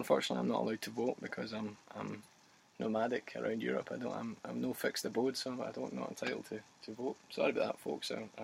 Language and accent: English; Scotland, United Kingdom; I'm Scottish, and in Scotland we voted for marriage equality last year.